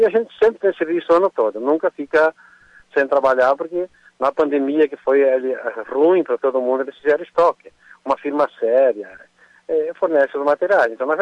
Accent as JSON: {"language": "Portuguese", "town": "Ciríaco", "region": "Rio Grande do Sul", "country": "Brazil", "said": "Na verdade, eu sou de Siríaco Natural"}